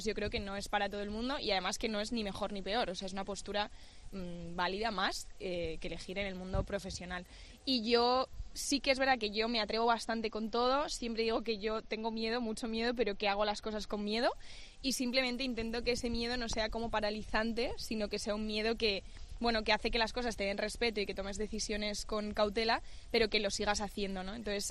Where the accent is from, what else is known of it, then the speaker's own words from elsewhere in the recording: Salamanca, Castile and León, Spain; yo soy de Salamanca.